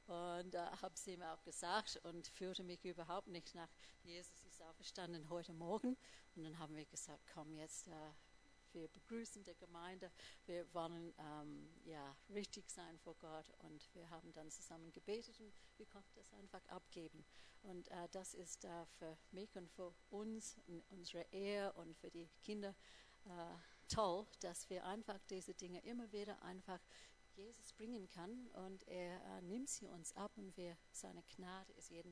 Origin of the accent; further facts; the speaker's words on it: Australia; German is a second language; moved away as an adult; now in Munich, Germany; Ich war dann hier in München, bin Australierin und habe eine Kirche gesucht